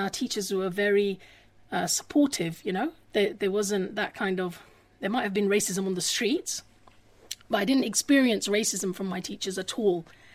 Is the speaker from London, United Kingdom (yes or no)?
yes; Hackney, London, United Kingdom; also born or lived in Finchley; because actually I grew up in Hackney before Finchley